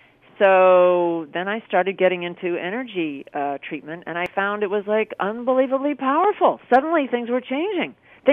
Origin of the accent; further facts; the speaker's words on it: Massachusetts, United States; I'm from the Boston area, and it's intellectual, it's academic, and it's I personally was raised pretty close to atheist